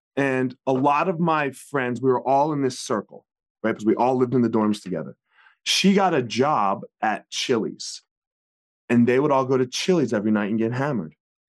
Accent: East Coast, United States; I grew up on the East Coast.

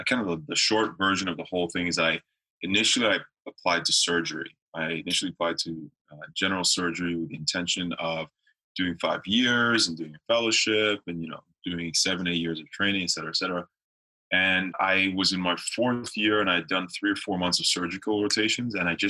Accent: Nigeria; born there; I am a Nigerian-born Canadian citizen.

